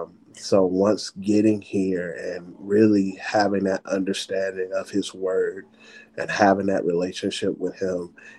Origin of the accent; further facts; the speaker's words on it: Chicago, Illinois, United States; now in Newport News, United States; Chicago, Illinois is my hometown, Chi-Town. And I reside now in Newport News, Virginia.